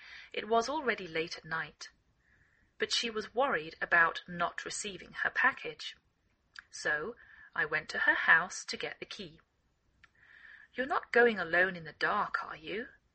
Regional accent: England, United Kingdom; now in United States

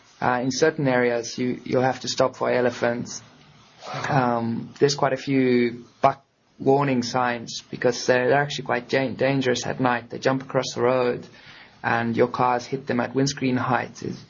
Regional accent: Harare, Zimbabwe; growing up in Zimbabwe was lekker, as we say there.

